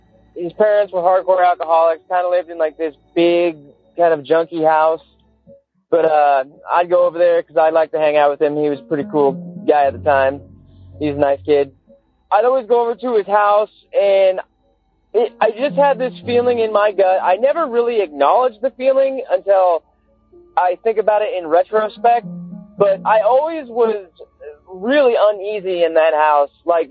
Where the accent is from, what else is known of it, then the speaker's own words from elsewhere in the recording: St. Helens, Oregon, United States; I'm from St. Helens, Oregon. Small town about 45 minutes outside of Portland, Oregon.